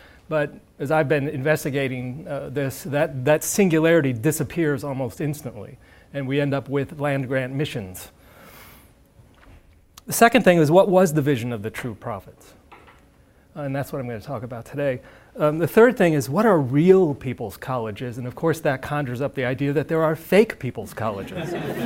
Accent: Illinois, United States; I'm from Illinois.

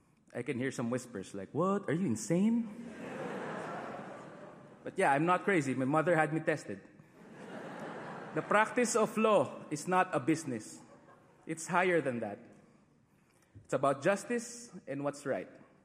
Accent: Philippines; Filipino ako. That means I'm Filipino.

